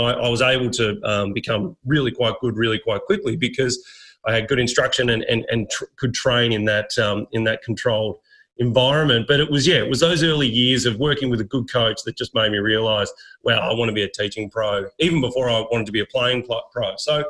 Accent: Melbourne, Victoria, Australia; I'm from Melbourne, down the bottom of Australia

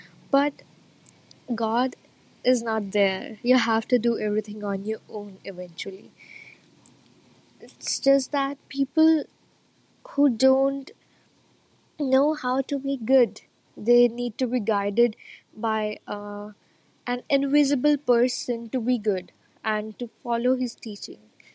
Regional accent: India; I'm an atheist from India, and I'm from a Hindu Brahmin family.

